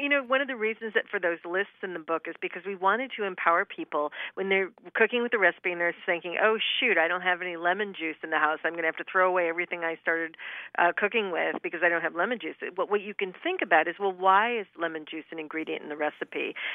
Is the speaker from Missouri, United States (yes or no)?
no; Michigan, United States; I was remembering growing up in Michigan, which has the highest number of apple cider mills per capita of any state in the United States. And so I grew up eating caramel apples that were rolled in crushed peanuts.